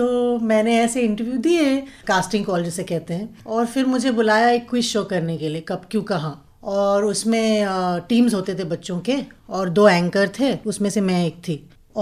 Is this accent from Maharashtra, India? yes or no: yes; Mumbai, Maharashtra, India; लेकिन दिल मेरा हमेशा मुंबई में ही होता है। मैं यहाँ पली बड़ी हूँ। मैं cathedral and John Connon school में पढ़ती थी, उसके बाद मैं सेंट जेवियर्स कॉलेज में पढ़ी हूँ